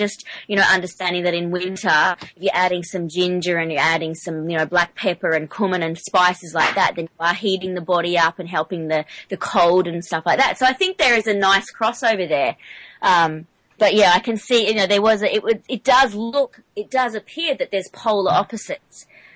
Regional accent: Australia; I'm the Aussie, and I say it as an Aussie.

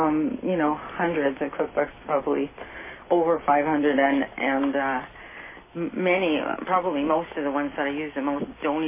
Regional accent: California, United States; Although I grew up in California, it was a little bit more variety than, say, the Midwest at that time.

